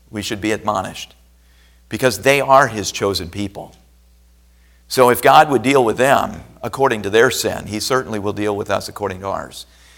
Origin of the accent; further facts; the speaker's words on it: Iowa, United States; And I've caught myself on the farm that I grew up in Iowa praying for rain.